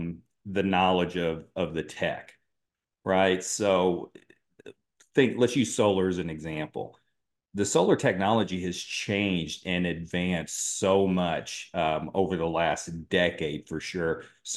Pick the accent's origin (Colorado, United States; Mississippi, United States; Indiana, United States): Indiana, United States; I'm originally from Southern Indiana, which Southern Indiana is kind of coal country for that part of the state. A lot of coal mines, a lot of coal-fired power plants. I grew up on what used to be a former coal mine.